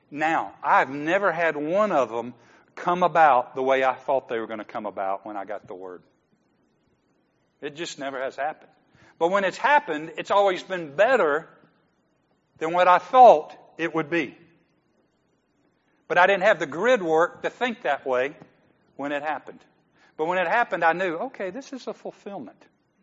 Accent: Atlanta, Georgia, United States; now in Dalton, United States; from a city of 500,000 to a city of 100,000 that I hardly even knew where Dalton was, even though I grew up in Atlanta.

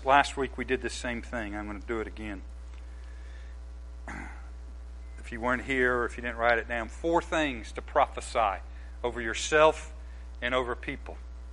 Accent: the South, United States; I grew up in the South. I was a man in the South. A white man in the South.

